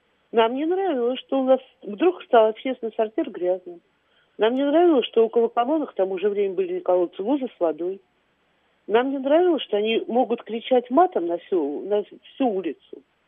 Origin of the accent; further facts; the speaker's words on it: Moscow, Russia; Я родилась и выросла в Барачном поселке на Ленском поле.